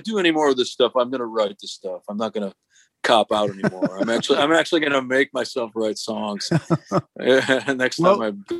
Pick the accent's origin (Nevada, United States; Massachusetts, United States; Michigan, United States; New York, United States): Michigan, United States; Detroit; I grew up in the Detroit area